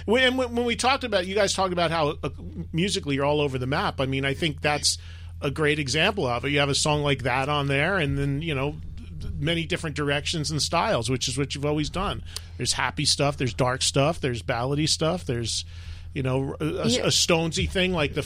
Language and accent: English; New Jersey, United States; And we're from Jersey, and there he is.